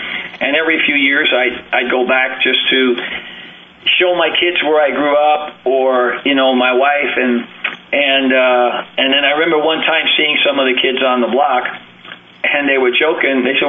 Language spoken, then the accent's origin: English; Harlem, New York, United States; Most of the kids I grew up with in Harlem didn't graduate from high school.